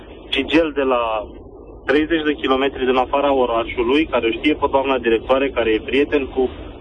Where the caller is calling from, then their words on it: Târgoviște, Dâmbovița, Romania; Din Târgoviște.